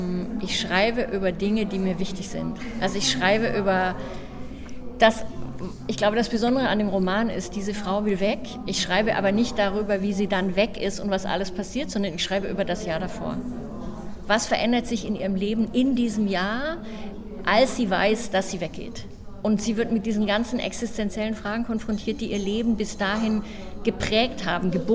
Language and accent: German; Berlin, Germany; Und ich komme ja aus Berlin. Und ich bin sehr gerne in Berlin. Ich bin auch seit fast 30 Jahren in Berlin.